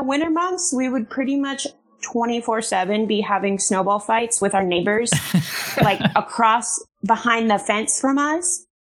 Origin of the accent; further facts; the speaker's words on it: Detroit, Michigan, United States; But, I really loved growing up in Detroit. It was a really diverse upbringing, I felt like.